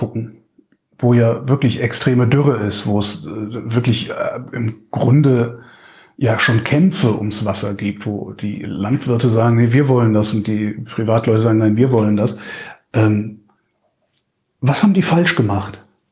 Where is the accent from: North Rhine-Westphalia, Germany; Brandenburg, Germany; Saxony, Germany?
North Rhine-Westphalia, Germany; Cologne; Ich komme aus Köln